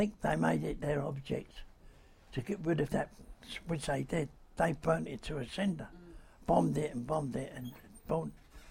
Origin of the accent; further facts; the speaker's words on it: Bermondsey, London, United Kingdom; Because we're Bermondsey born, and now we're Bermondsey born and Bermondsey girl